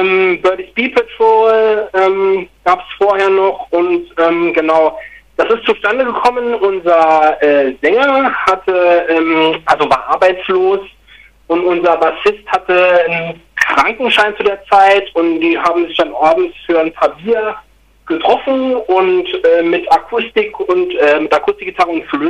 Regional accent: Saarland, Germany; Uns gibt's seit 2015. Wir kommen alle aus dem Saarland.

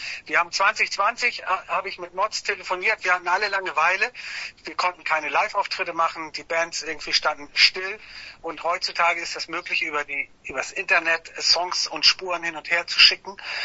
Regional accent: Neustadt in Holstein, Schleswig-Holstein, Germany; ich komme aus Neustadt in Holstein.

